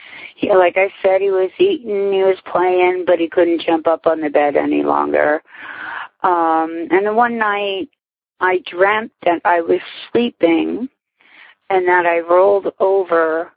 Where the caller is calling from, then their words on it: Whitehall, Pennsylvania, United States; I'm calling from Whitehall, PA